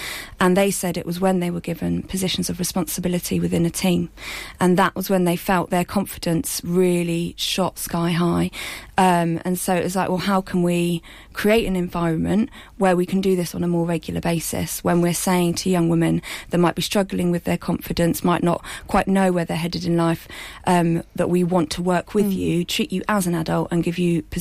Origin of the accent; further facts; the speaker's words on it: Cambridge, East of England, United Kingdom; ended up back in Cambridge, because I'm from Cambridge, hence how we know each other